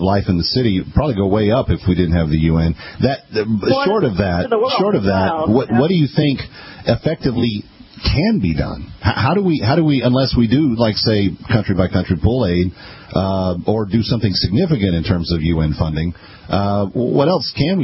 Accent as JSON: {"language": "English", "town": "New York City", "region": "New York", "country": "United States", "said": "because as a New Yorker, we need more East Side parking."}